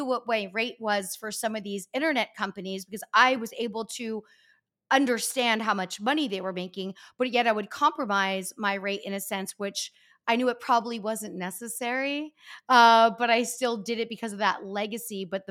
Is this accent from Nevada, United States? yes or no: no; Pennsylvania, United States; moved away as an adult; if you remember when I came out from Pennsylvania, I was in my 20s. I'm this young girl, but growing up in the Northeast and also working in the clubs in the Northeast made me tougher.